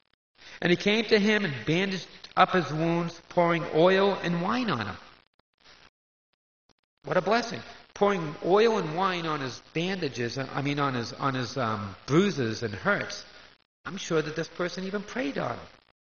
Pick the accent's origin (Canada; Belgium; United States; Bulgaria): United States; Boston, Massachusetts; now in New York City, United States; And being a Bostonian, the last place I wanted to be was in New York City.